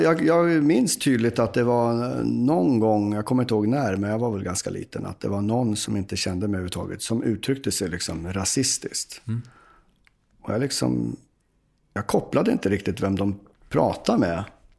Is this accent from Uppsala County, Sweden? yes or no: yes; Uppsala, Uppsala County, Sweden; och jag är ju från Uppsala, så då blev det naturligt att hålla på